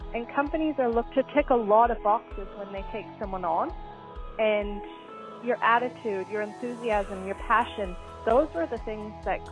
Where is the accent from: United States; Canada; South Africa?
Canada; Fort McMurray, Alberta; I'm from Fort McMurray in Alberta in Canada, and that's a real mining town. It's an oil town. And when I was a teenager, Fort McMurray was a real boom town